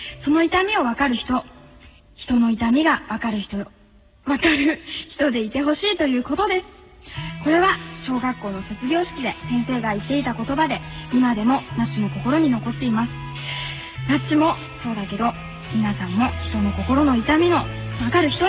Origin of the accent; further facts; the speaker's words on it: Muroran, Hokkaido, Japan; そう、生まれも育ちも室蘭。